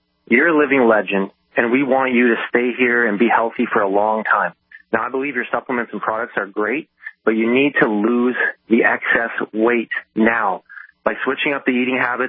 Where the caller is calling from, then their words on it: British Columbia, Canada; I'm calling from British Columbia. Everybody here in Canada, lots of people here, we're pulling for you.